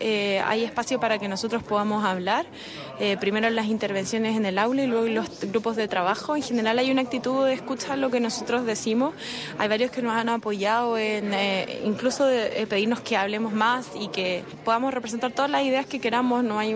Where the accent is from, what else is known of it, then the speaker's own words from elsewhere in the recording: Chile; sobre todo bueno, en mi país, en Chile, el último tiempo hemos estado pasando por una situación lamentable